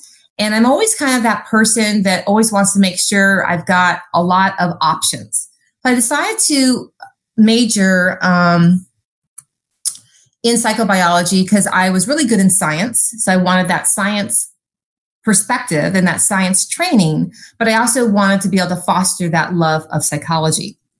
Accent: California, United States; but I grew up in Southern California, Scott.

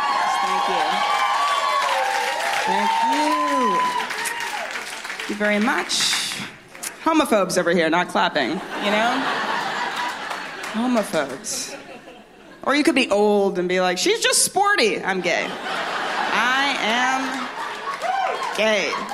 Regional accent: Canada; now in New York, United States; I am Canadian.

